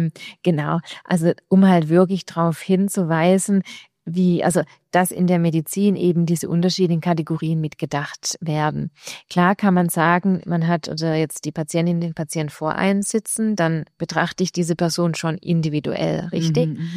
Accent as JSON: {"language": "German", "region": "Baden-Württemberg", "country": "Germany", "lives_now": "Innsbruck, Austria", "said": "ich komme ja aus Baden-Württemberg."}